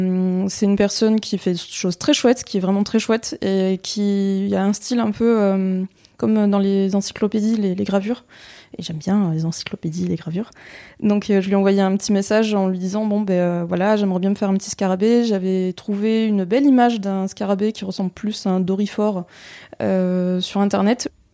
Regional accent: Tours, Centre-Val de Loire, France; je viens de Tours.

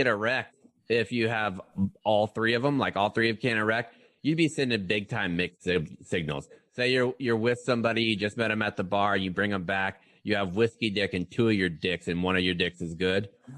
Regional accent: Pensacola, Florida, United States; It's like when you go back now, because I'm from Pensacola and I haven't lived there forever.

